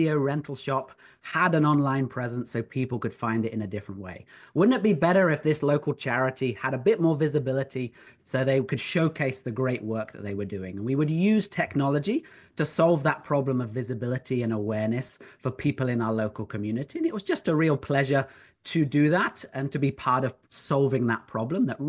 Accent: United Kingdom; As a British man who's used to being introduced simply by my name, that makes me blush.

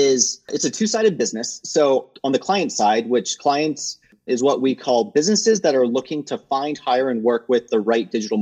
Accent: Virginia, United States; now in Denver, United States; I was born and raised in Virginia. So I'm a Southern boy at heart, born and raised in the heart of the Shenandoah Valley. I now live in Denver, Colorado

